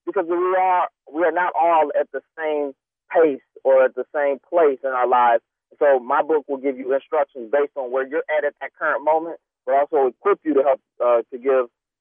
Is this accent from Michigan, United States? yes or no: yes; Detroit, Michigan, United States; I also have a speech on Saturday in Detroit at 5:30 in my hometown